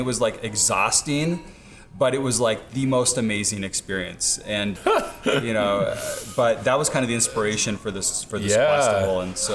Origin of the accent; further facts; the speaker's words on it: Ecuador; which is the name of a volcano where I grew up in Ecuador.